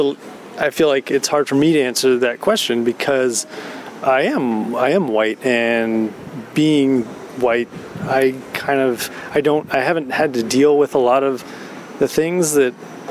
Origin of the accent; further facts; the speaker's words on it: California, United States; growing up in California, it's a lot easier